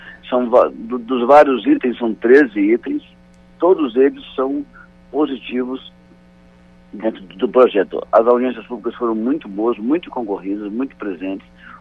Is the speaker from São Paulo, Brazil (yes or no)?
no; Vitória, Espírito Santo, Brazil; eu sou da capital do Espírito Santo, que é Vitória, né, onde é um grande problema esse assunto.